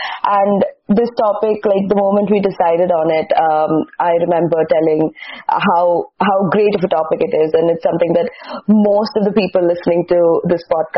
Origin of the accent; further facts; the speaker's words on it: India; I come from India, which is like a huge country with different cultures and different traditions